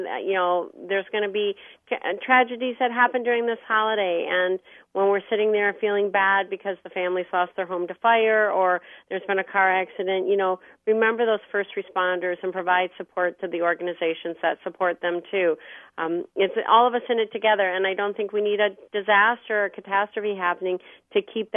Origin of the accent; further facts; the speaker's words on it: Alpena, Michigan, United States; in my hometown of Alpena, Michigan, they have a Friends of the Library program.